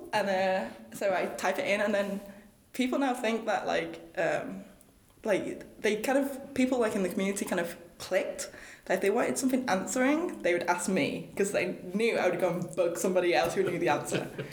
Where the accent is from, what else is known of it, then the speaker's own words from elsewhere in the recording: Manchester, North West England, United Kingdom; I live in Manchester. Manchester's my hometown. Manchester's my city. And I would love to share what I know about Manchester to everyone else.